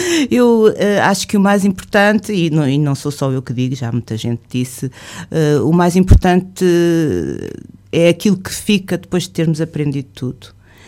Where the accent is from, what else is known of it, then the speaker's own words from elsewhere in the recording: Lisbon, Portugal; born there; Eu nasci em Lisboa, andei por vários liceus diferentes durante a minha vida, porque tive que mudar de sítio e de amigos muitas vezes. Frequentei o Liceu do Oeiras, o Liceu Maria Amália, o Liceu Salazar, a Faculdade de Letras de Lisboa, o Conservatório Nacional